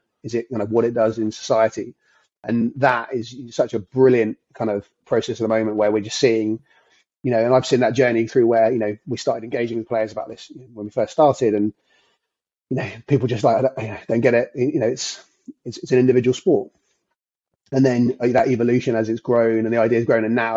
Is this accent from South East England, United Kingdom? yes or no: yes; South East England, United Kingdom; I grew up randomly in Surrey and supported Bath as a kid.